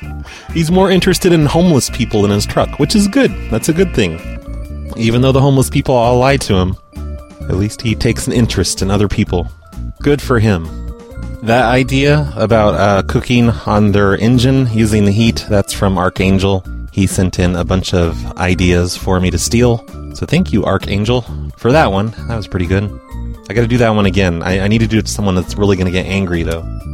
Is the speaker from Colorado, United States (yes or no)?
no; Seattle, Washington, United States; Well, I'm from the Seattle area, kind of by Lake Hills.